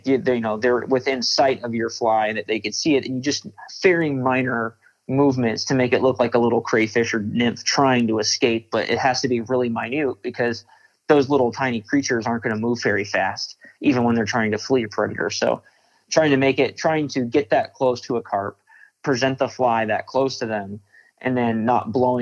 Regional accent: Florida, United States; born there; I'm from Florida, is where I was born. And so I was really just used to grass carp.

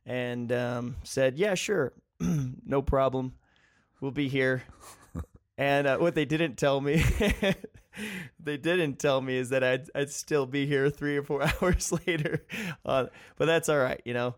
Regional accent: Ohio, United States; I'm from Ohio. We're in Colorado right now.

